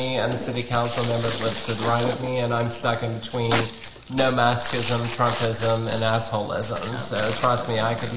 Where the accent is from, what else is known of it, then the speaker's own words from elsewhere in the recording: Minsk, Belarus; now in United States; because I, while I'm an American, I did grow up and I was born in Minsk in Russia, Belarus. And so I have family members that are still in that area